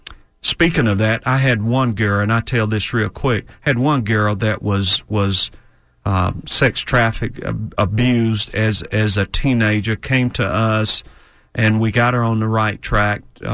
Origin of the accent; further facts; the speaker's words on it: Gainesville, Florida, United States; I grew up in Gainesville, and I grew up in a single family home with my mother.